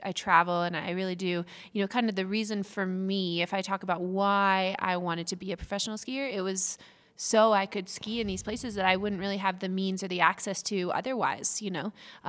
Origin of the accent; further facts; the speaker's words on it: Truckee, California, United States; I grew up in Lake Tahoe, California.